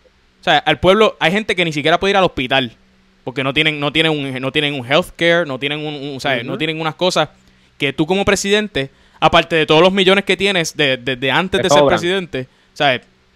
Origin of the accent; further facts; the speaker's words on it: Puerto Rico; nosotros acá, por lo menos como puertorriqueños, estamos un poquito vulnerables